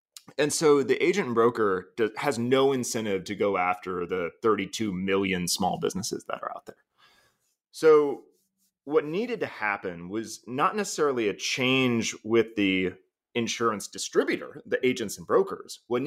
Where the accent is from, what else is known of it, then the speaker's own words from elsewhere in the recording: Florida, United States; also born or lived in Georgia; now in Cincinnati, United States; I've been fairly transient most of my life growing up in South Florida and a little bit in Georgia.